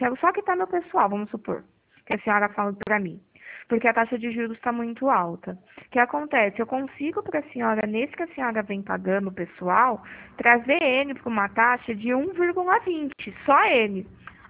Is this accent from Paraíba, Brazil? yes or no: no; Pirassununga, São Paulo, Brazil; Eu sou de Pirassununga, tá?